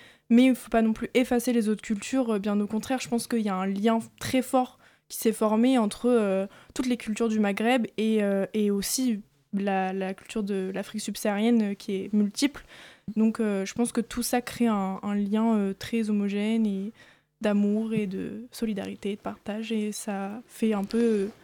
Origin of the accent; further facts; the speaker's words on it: Paris, Île-de-France, France; moi, j'ai grandi à la Goutte d'Or, j'ai vécu toute ma vie à Barbès.